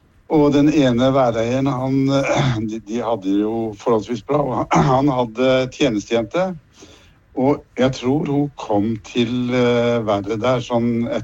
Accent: Nordland, Norway; now in Fetsund, Norway; Jeg kommer ifra Lofoten.

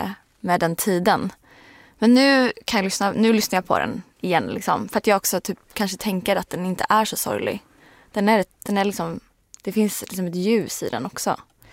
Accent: Stenungsund, Västra Götaland County, Sweden; Jag är från västkusten, från Stenungsund.

